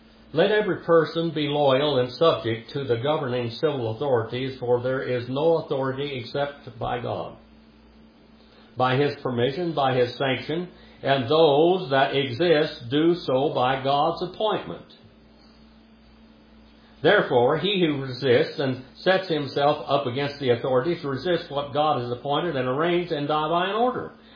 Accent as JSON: {"language": "English", "country": "United States", "said": "But me as an American Indian, I am an American. And my country is very important to me."}